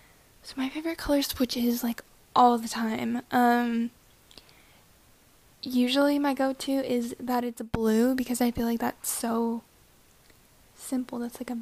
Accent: California, United States; also born or lived in Whittier / Chino Hills; I was born in Whittier, California, which is a suburb outside of East LA. And I've moved like 11 or 12 times because my family's always rented houses and moved around a lot. So I kind of grew up in the East LA suburbs area.

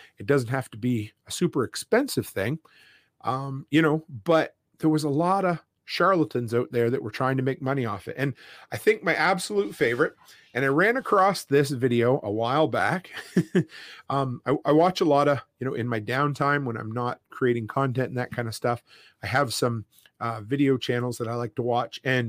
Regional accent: Nova Scotia, Canada; where I grew up in Nova Scotia

